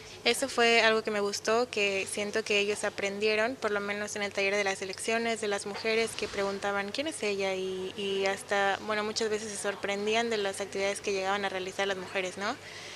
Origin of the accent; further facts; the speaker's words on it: Mexico; cuando se les mencionaba que yo soy de México y que vine a realizar una estancia corta por, bueno, 2 meses que vengo acá a España del otro lado del mundo